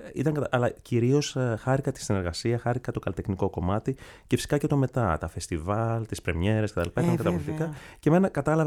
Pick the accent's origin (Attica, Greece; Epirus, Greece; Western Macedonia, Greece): Attica, Greece; Athens; Γεννήθηκα μεγάλο σε Αθήνα, πήγα πανεπιστήμιο εδώ στο τμήμα των θεατρικών σπουδών της φιλοσοφικής